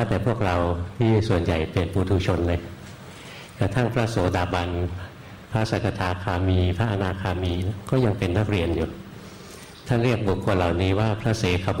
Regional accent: Bangkok, Thailand; บ้านเกิดหลวงพ่ออยู่แถวนี้แหละอยู่แถววรจักรนี่เองตอนเด็กๆ เดินผ่านโรงพยาบาลกลางเป็นประจำเลย

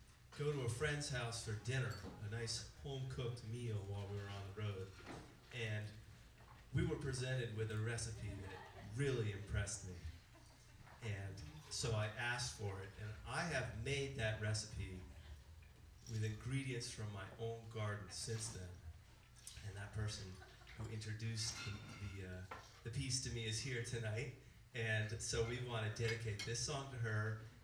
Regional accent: Vermont, United States; I'm from Vermont, so I have the closest drive to get here.

